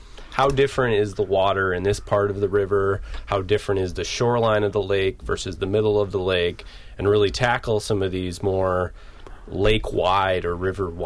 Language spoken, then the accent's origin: English; Minnesota, United States; I mean, growing up in Minnesota, we're always around lakes and streams.